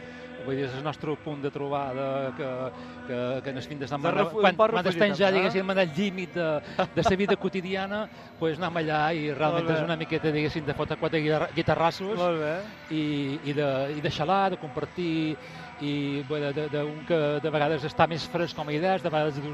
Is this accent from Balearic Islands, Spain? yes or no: yes; Balearic Islands, Spain; com a representants menorquins